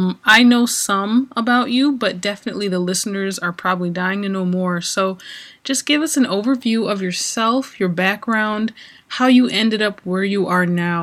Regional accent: Michigan, United States; So we have two Michigan people. I'm from Michigan, too.

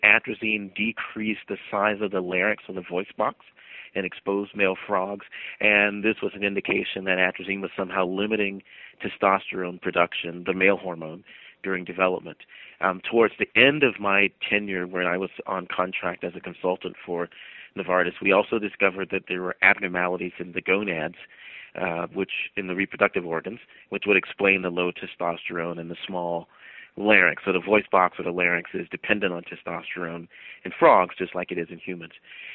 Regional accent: South Carolina, United States; Sure. Well, I grew up in South Carolina.

